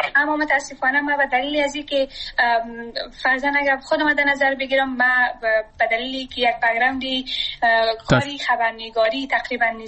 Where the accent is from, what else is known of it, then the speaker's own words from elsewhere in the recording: Afghanistan; من سرمایه وطن هستم، من اونجا درس خواندم،